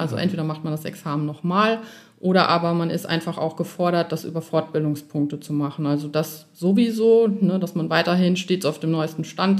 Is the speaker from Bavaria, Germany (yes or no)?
no; Olpe, North Rhine-Westphalia, Germany; Ich komme gebürtig aus Olpe.